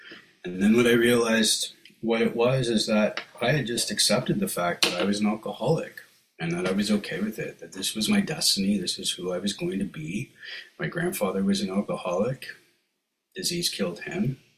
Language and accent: English; New York, United States; from New York, and that was my ego again